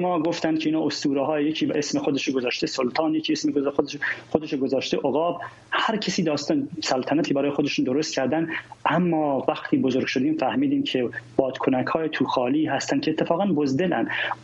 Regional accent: Kurdistan, Iran; من اهل کردستانم

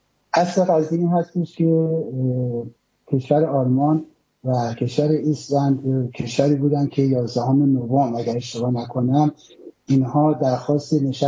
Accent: Iran; به عنوان یک ایرانی افتخار میکنم که چنین هموطنای شورشگری در ایران دارم

